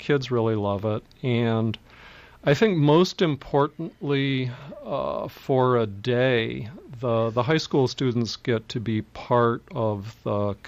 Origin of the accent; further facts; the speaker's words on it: Appleton, Wisconsin, United States; I grew up in Appleton, and I saw that Conkey's Bookstore in Appleton won the Scholes Award 1 year. And when I was a kid, I just lived in Conkey's